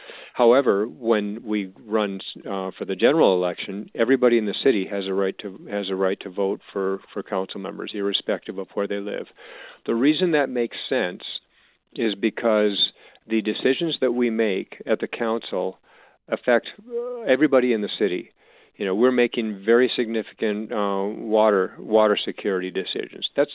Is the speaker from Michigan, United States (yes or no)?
yes; Michigan, United States; I can relate. We grew up in Michigan, same thing.